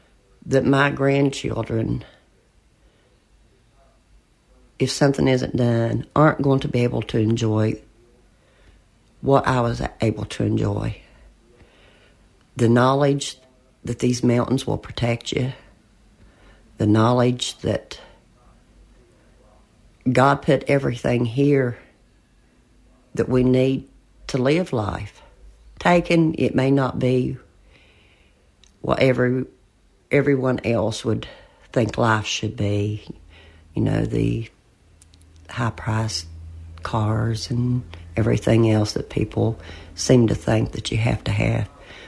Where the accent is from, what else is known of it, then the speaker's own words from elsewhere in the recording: Rock Creek, West Virginia, United States; I'm from Rock Creek, West Virginia, born and raised here, so basically I've been here all my life.